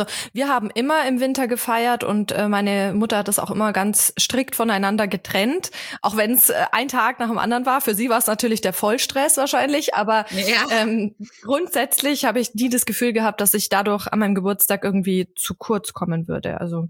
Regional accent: Bavaria, Germany; wir sind ja auch in Bayern. Also mein Mann kommt aus Oberbayern und ich komme aus dem Allgäu.

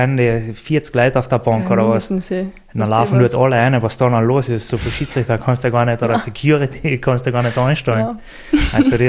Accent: Austria; ich weiß mal nicht einmal, ob es das bei uns in Österreich gibt

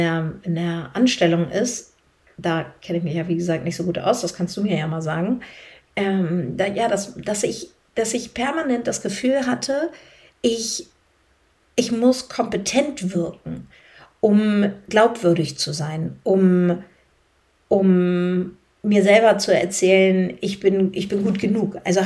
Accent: Northern Germany, Germany; weil wir Norddeutschen leben das ja jetzt nicht so. Und auch als halbe Schwedin

